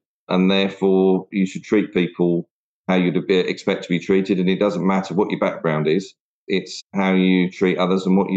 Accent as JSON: {"language": "English", "town": "Enfield", "region": "London", "country": "United Kingdom", "tie": "born or raised there", "also_born_or_lived": "Zambia", "said": "I am officially a Cockney. I was born in Homerton Hospital, so I can actually put that claim to fame. But family soon moved out to Enfield when I was extremely young. And then we moved to Africa."}